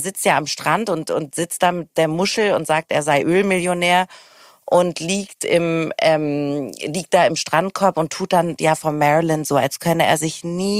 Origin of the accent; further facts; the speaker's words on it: Hamburg, Germany; ich komme ja auch aus Hamburg